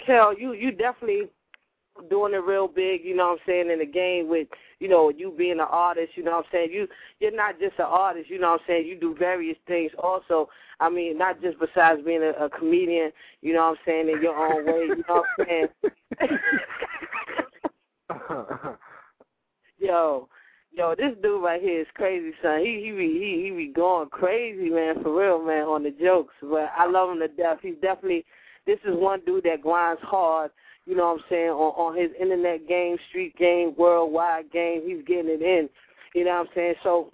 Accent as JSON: {"language": "English", "region": "New York", "country": "United States", "said": "Because I'm in the DMV, but I'm from New York, but I'm in the DMV and stuff."}